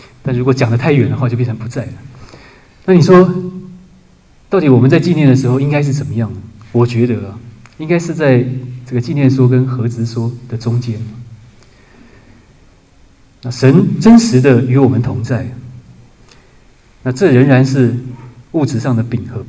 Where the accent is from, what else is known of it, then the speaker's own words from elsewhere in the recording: China; 对我们中国人说就是米饭